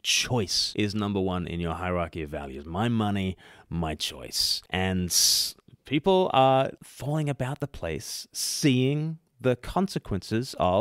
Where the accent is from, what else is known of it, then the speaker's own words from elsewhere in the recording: Australia; now in United Kingdom; And look, I'm an Australian living in the UK.